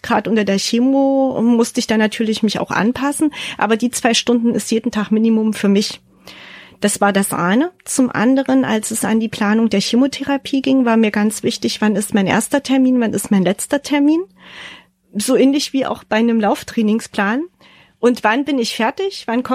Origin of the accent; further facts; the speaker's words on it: Leipzig, Saxony, Germany; Mittlerweile kenne ich meine Heimat Leipzig von einer ganz anderen Seite